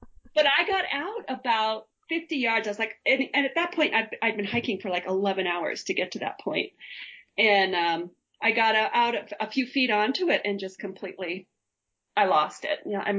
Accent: Colorado, United States; And I grew up around the Front Range of Colorado. I moved a lot, bounced all over the Front Range, which is basically the Front Range in Colorado.

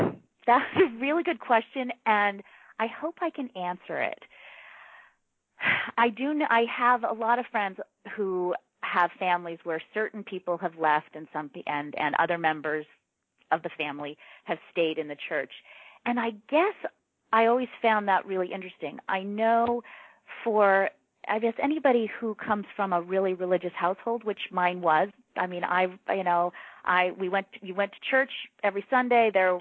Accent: Ogden, Utah, United States; also born or lived in Scotland; I was born in Scotland, but I have no memory of it. So my father was in graduate school at the University of Edinburgh. And that's why I was born in Scotland. And my parents moved back to Ogden, Utah

